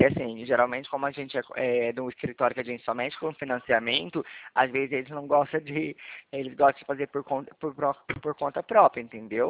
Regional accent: Ribeirão Preto, São Paulo, Brazil; Eu falo do interior, sou de Ribeirão Preto

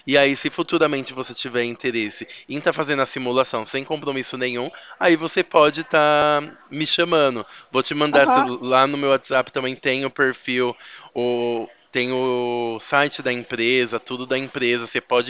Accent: São Paulo, Brazil; Não, eu não sou de Três Lagoas, eu sou do interior de São Paulo.

